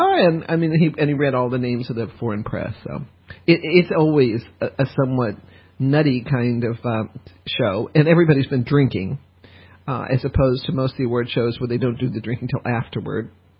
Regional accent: Southern United States, United States; as a Southerner, I really object when all whites are viewed as devils

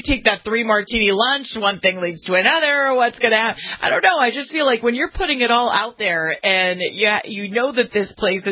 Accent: Los Angeles, California, United States; My hometown, Los Angeles, California, is in the top ten.

